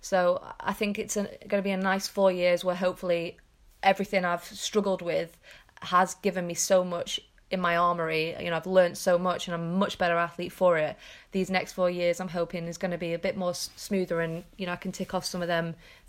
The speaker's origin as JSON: {"language": "English", "region": "England", "country": "United Kingdom", "tie": "born or raised there", "said": "I've grown up in England. I am English"}